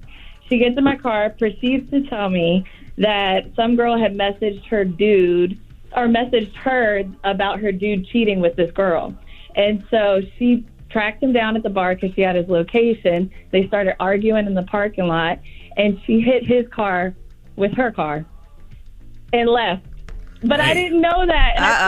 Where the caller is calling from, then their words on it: Virginia, United States; I was like, I got to call the Breakfast Club. I'm from Virginia. I called before